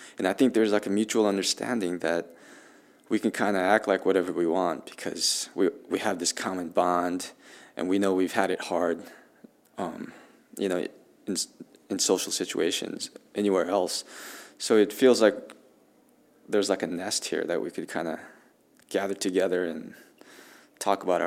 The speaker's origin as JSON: {"language": "English", "town": "Longmont", "region": "Colorado", "country": "United States", "said": "I mean, I'm from Colorado, Longmont, Colorado, where I went to high school, so that's about as white as it gets."}